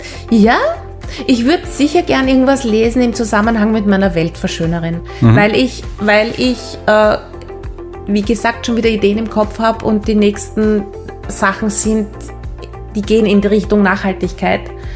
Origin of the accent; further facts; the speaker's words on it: Vienna, Austria; Mein Bruder ist 2,5 Jahre jünger und wir sind am Stadtrand von Wien aufgewachsen, dort, wo wirklich nichts mehr war. Also im 19. Bezirk, aber in den Weinbergen hinten drin, neben einem Heurigen.